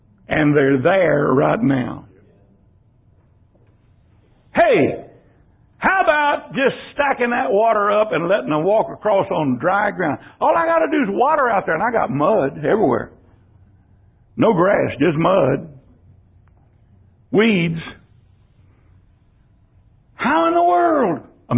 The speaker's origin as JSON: {"language": "English", "region": "Texas", "country": "United States", "tie": "born there", "said": "I was born in Texas. I thank God for that. I live in Texas."}